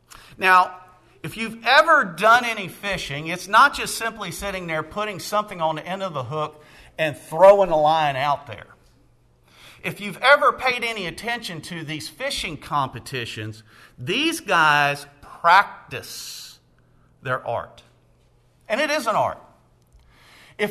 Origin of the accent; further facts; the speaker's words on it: Staunton, Virginia, United States; I grew up just outside of Stanton on what's called Old New Hope Road.